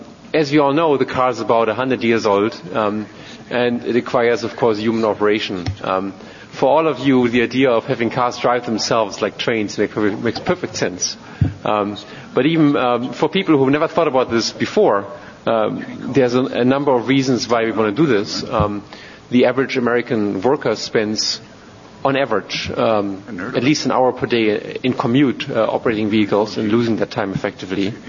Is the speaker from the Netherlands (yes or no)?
no; Germany; moved away as an adult; also born or lived in Pittsburgh; now in United States; My history is I grew up in Germany, got my various academic degrees in Germany, including a PhD, moved to Pittsburgh, Pennsylvania, to teach at a college called Carnegie Mellon University, and then 3 years ago moved to Stanford University